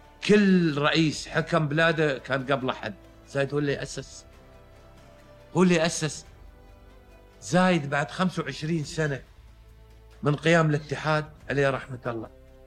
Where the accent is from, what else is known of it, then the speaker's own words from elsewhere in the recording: United Arab Emirates; أنا أتذكر كنت في الكويت أصبحت أعرف أقول أنا إماراتي، أنا من الإمارات